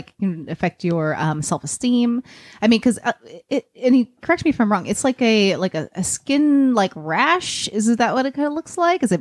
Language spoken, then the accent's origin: English; New Hampshire, United States; I grew up in New Hampshire.